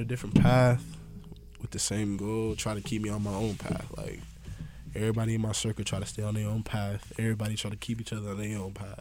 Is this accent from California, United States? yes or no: yes; West Hills, California, United States; born there; Oh, yeah, I was born in West Hills, California.